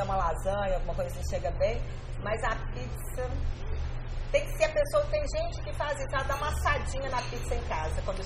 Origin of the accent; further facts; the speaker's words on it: Argentina; Portuguese is a second language; E claro que nós, sendo argentino, uma pizzaria argentina, estando aqui, foi ótimo